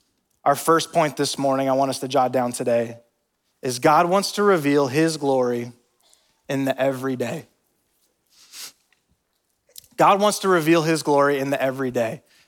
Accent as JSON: {"language": "English", "region": "Pacific Northwest", "country": "United States", "tie": "born or raised there", "moved": "yes", "lives_now": "Durham, United States", "said": "It is rainy, a little cold, but it is my hometown. I'm happy to be from there, but I'm glad we traveled those 3,000 miles all the way to Durham, North Carolina."}